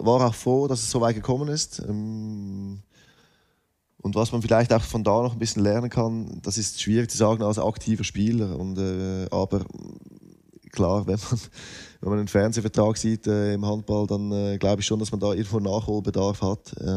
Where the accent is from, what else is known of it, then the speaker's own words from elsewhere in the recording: Lucerne, Switzerland; Also ein Lieblingsverein, da muss ich fast meine Heimatstadt sagen